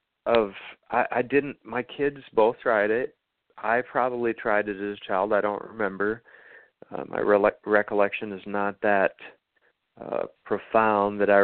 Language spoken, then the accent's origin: English; South Dakota, United States; also born or lived in Iowa; Absolutely, unequivocally thankful that I grew up in South Dakota and Iowa.